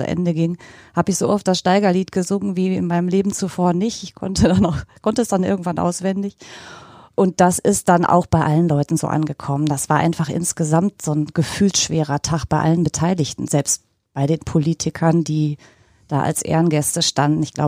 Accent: North Rhine-Westphalia, Germany; ich bin natürlich auch ein Kind des Ruhrgebiets, auch wenn ich nicht aus einer Bergarbeiterfamilie komme.

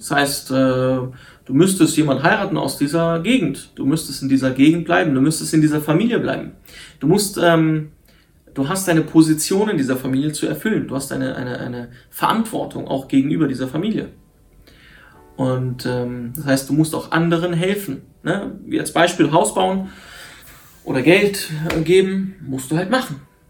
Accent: Syria; German is a second language; now in Germany; also ich komme aus Syrien

